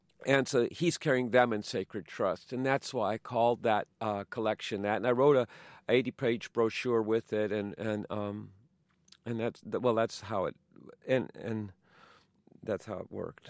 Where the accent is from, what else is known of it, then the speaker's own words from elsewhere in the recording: Chicago, Illinois, United States; I'm doing this thing about growing up in Chicago and how coming home in Chicago for me has always been like going on a vacation.